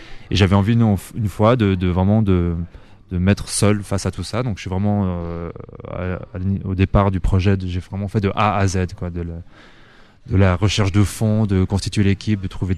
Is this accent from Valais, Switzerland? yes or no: yes; Martigny, Valais, Switzerland; Je suis valaisan, je suis même de Martigny.